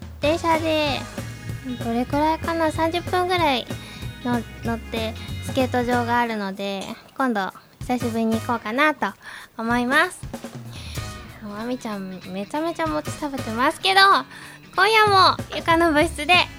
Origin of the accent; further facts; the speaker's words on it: Hokkaido, Japan; now in Tokyo, Japan; は北海道出身なので